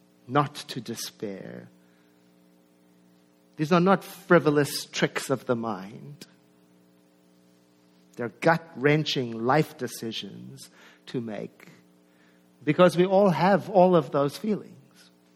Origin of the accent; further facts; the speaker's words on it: South Africa; born there; I was born in South Africa in 1961.